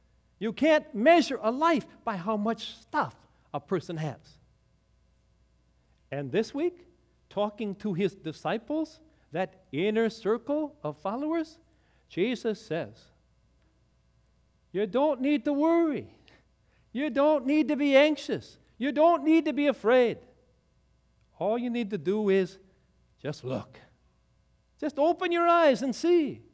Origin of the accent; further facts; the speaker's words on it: Missouri, United States; I'm from Missouri, the show me state, huh?